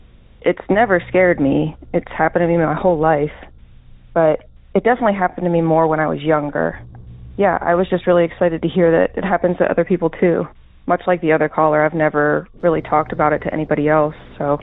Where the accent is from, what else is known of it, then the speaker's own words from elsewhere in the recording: Pennsylvania, United States; I'm from Pennsylvania.